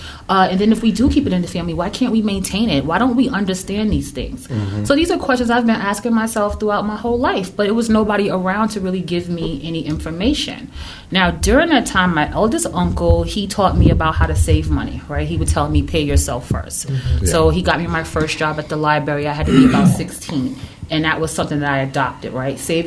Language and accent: English; Brooklyn, New York, United States; So I'm from Brooklyn. I'm from Bed-Stuy. I was born and raised in Bed-Stuy. I'm a 1980s baby.